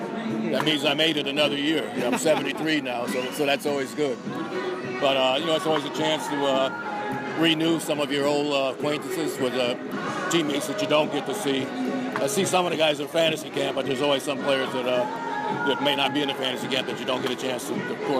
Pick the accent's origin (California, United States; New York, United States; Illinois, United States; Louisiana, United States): California, United States; Compton; I'm from Los Angeles. You know, I grew up in Compton, so